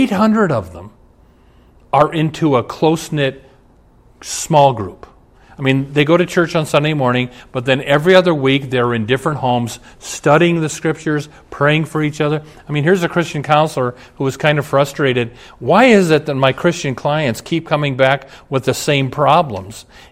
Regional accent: Omaha, Nebraska, United States; Now, when I grew up in Omaha, the family that lived behind us on the hill, he was a Presbyterian pastor.

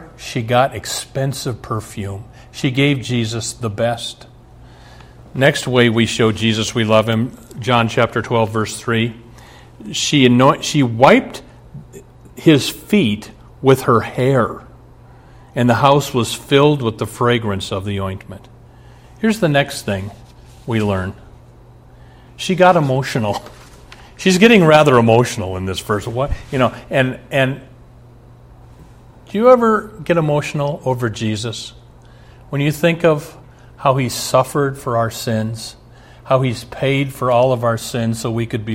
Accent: Omaha, Nebraska, United States; In the church I grew up in Omaha, here's kind of how we sang.

